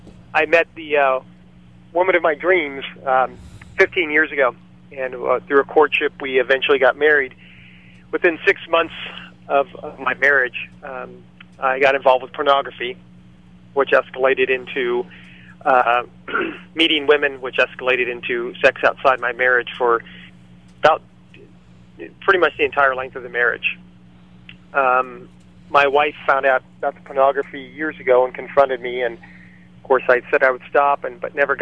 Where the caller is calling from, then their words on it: California, United States; Out in California.